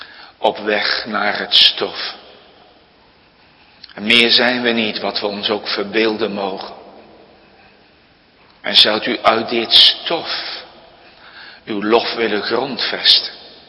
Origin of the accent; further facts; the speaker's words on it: Gelderland, Netherlands; born there; ik ben geboren in de Betuwe als derde in een gezin van 8. Een slagersgezin. Ik was 17, toen ging ik in Amsterdam taal- en letterkunde studeren.